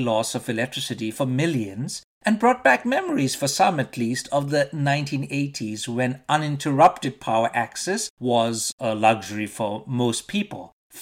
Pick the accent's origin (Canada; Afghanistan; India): India; Growing up in India in the 1970s and the 1980s